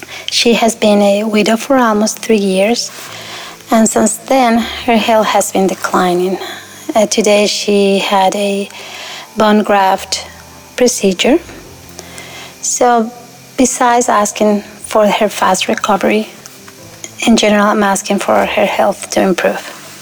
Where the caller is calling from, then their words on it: Texas, United States; I am calling from Texas. This is my first time calling